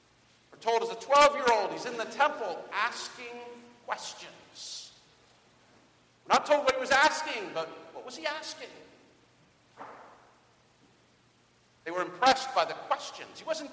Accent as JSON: {"language": "English", "town": "Wilkinsburg", "region": "Pennsylvania", "country": "United States", "said": "People ask me, where are you from? I tell them, Wilkinsburg. They have no idea where that is. So I say, usually, they don't know Wilkinsburg. Just outside Pittsburgh."}